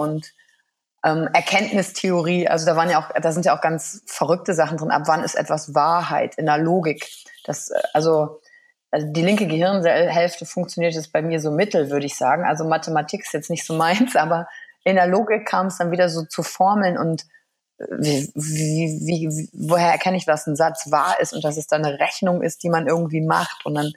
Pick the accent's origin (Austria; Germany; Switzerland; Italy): Germany; Wuppertal, North Rhine-Westphalia; Und dann kommen wir aus Wuppertal